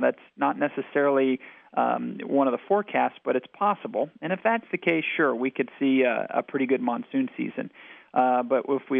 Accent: Phoenix, Arizona, United States; also born or lived in Eureka, California / Amarillo, Texas; I'm actually originally from the Chandler, Gilbert, Phoenix metro area and grew up mostly in that area through about college.

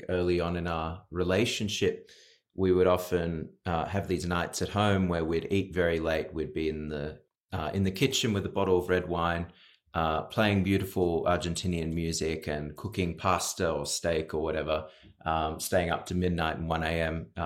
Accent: Australia; I think that partly comes from being Australian and being open-minded and just loving music of the world.

